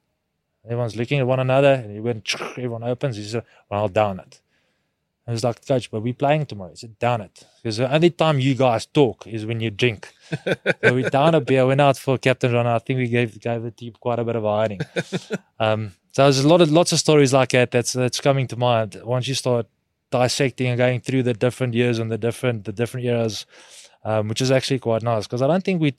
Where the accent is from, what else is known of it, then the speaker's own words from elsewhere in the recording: Welkom, Free State, South Africa; born there; I was born in the Free State in Welkom